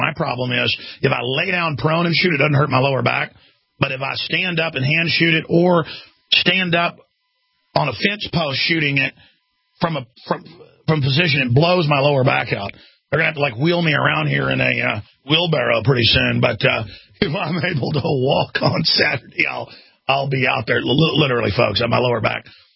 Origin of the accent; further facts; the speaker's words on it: Texas, United States; Oh, my gosh. Thank God I'm a hillbilly from Texas.